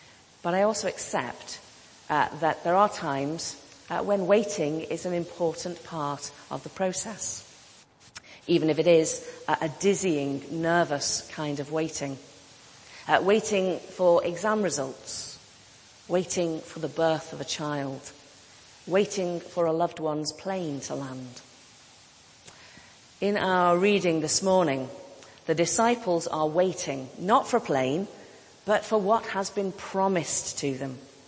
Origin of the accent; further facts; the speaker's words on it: United Kingdom; I am hopelessly British.